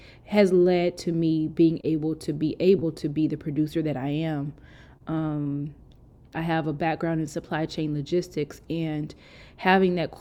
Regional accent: St. Louis, Missouri, United States; also born or lived in Denver; I'm from Denver and St. Louis, but my parents are from St. Louis. So I was raised with a St. Louis background and mm-hmm. then, you know, finished high school there, went to college not too far.

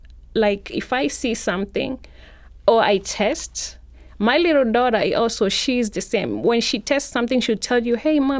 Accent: Mombasa, Mombasa County, Kenya; You know, I'm from Mombasa. So Mombasa people are known for their cooking skills.

